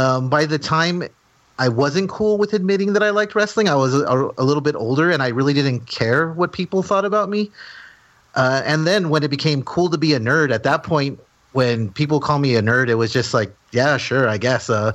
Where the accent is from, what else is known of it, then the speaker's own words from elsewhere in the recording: Pennsylvania, United States; Well, see, I'm from Pennsylvania, so it's a pretty tough argument there.